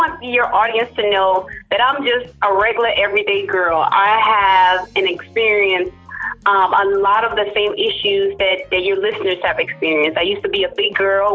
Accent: Charleston, South Carolina, United States; accent: Gullah; I grew up in foster care in the state of South Carolina, and I'm a Southern girl, born and raised in the South. Can't imagine living any place else. So if you hear a little twang in my voice, I'm from Charleston. It's called Gullah.

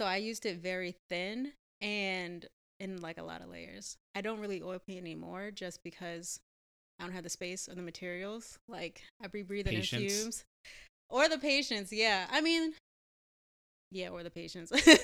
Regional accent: Baltimore, Maryland, United States; I feel like I kind of grew up between both sides of Baltimore because I grew up in an area called Park Heights

